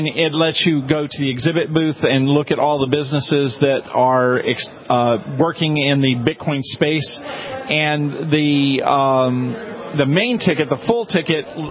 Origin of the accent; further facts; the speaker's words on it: Louisiana, United States; also born or lived in Wyoming; now in Austin, United States; Oh, no. I was born in Wyoming, most of my time growing up in Louisiana, and then running around the West for a while, last 10 years or so in Austin, Texas.